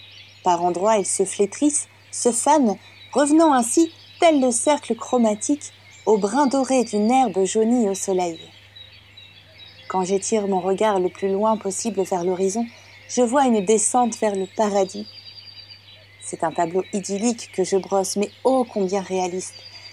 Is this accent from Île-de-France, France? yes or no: no; Normandy, France; Chez moi, en Normandie, les gens sont fiers des quatre saisons quotidiennes.